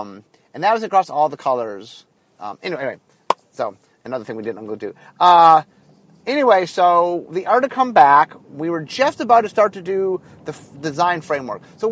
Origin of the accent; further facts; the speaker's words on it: Hollywood, California, United States; I'm from Hollywood. I know what hiatus means.